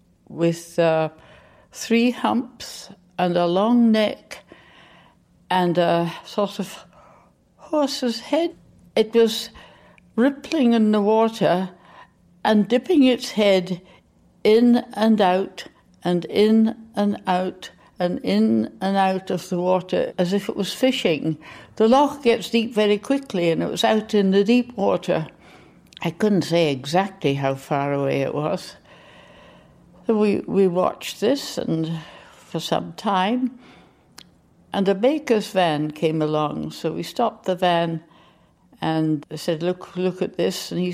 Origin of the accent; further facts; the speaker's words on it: Stanley, Falkland Islands; I was born in the Falkland Islands in 1927. My father was a senior medical officer in the colonial service, and we lived in Port Stanley.